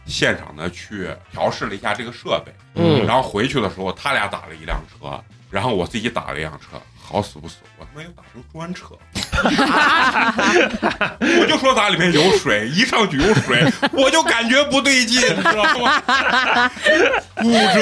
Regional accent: Shaanxi, China; accent: Shaanxi dialect; 用咱们陕西话就说弄一蹦子。

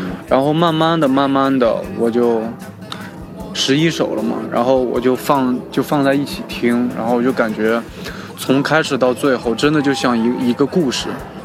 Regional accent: Baotou, Inner Mongolia, China; 我是来自内蒙古包头的一名说唱歌手，

